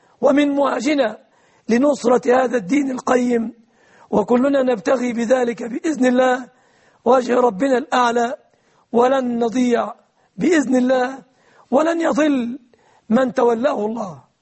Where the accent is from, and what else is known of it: Egypt